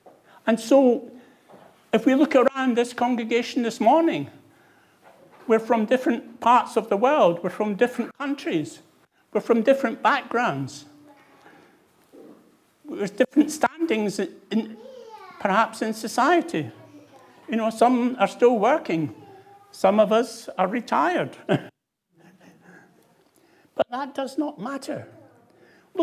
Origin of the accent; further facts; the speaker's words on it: Scotland, United Kingdom; accent: Scottish; moved away as an adult; now in England; I was brought up, as you can probably realise from my accent, in the Church of Scotland. And I went through the church there and became an officer in the Boys Brigade.